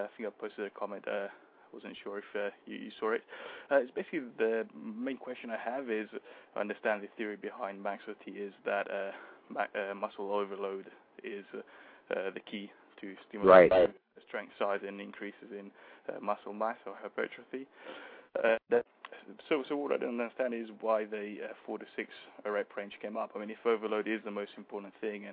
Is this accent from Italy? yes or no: yes; Italy; now in England, United Kingdom; South of England, near Brighton. Well, I'm actually Italian, but I live in England.